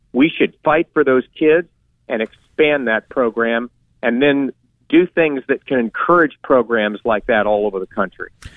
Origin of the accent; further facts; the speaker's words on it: Georgia, United States; In my home state of Georgia